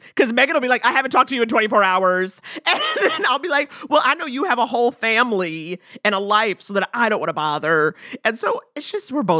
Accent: New York, United States; also born or lived in Detroit; like I'm growing up in New York, summers in Detroit.

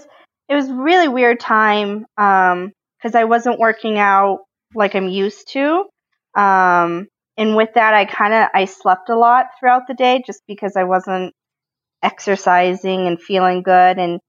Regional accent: Colorado, United States; So I grew up in Colorado, and I grew up a competitive skier

